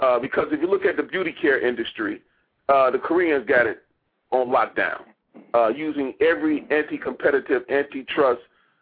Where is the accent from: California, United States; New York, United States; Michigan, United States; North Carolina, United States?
Michigan, United States; Detroit; How, I'm originally from Detroit.